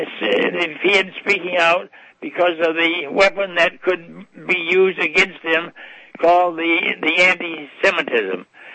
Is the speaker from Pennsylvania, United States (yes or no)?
no; New Hampshire, United States; now in Barefoot Bay, United States; I'm calling you from Barefoot Bay. I'm originally from New Hampshire.